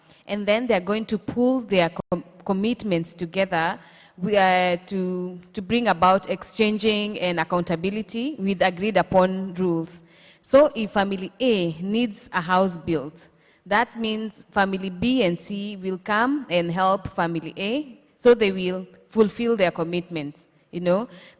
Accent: Kilifi, Kilifi County, Kenya; So I'm going to give you a good example of where I come from. I come from Kilifi

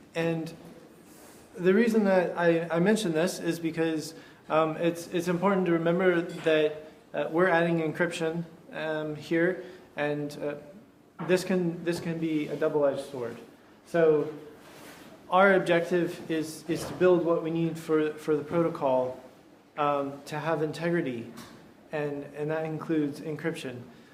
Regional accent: Texas, United States; I was born and raised in Texas, so the Yagni thing that Sven pointed out, we would say, y'all ain't gonna need that.

